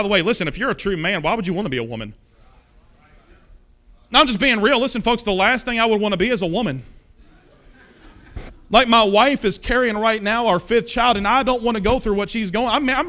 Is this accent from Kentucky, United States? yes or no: yes; Kentucky, United States; Hey, y'all, I got stuff on you. I'm from Kentucky. It's about as bad as you can get, man.